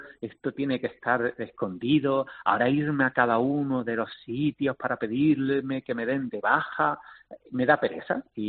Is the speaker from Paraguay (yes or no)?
no; Málaga, Andalusia, Spain; Somos malagueños, exacto.